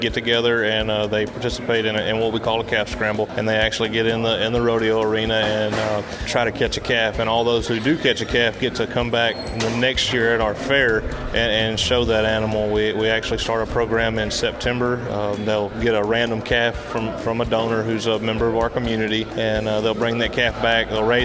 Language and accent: English; Walker County, United States; Well, I was raised there. I was born and raised there in Walker County and came through the fair.